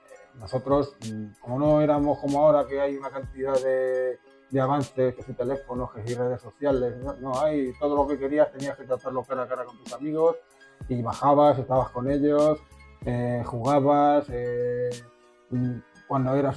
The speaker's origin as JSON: {"language": "Spanish", "town": "Madrid", "region": "Community of Madrid", "country": "Spain", "tie": "born or raised there", "said": "A ver, mi barrio era por la zona de Legazpi y era una zona que, normal, de clase trabajadora."}